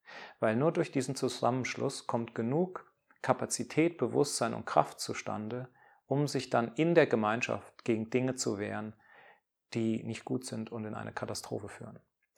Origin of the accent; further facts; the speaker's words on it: Germany; born there; moved away; Dort bin ich geboren und ich sehe, dass dieses Land Suizid begeht.